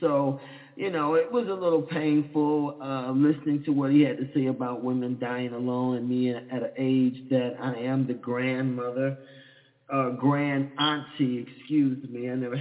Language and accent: English; Dallas, Texas, United States; Even though we had easy bake ovens and things of that nature as growing up in Dallas, we still learned how to be ballers, shot callers.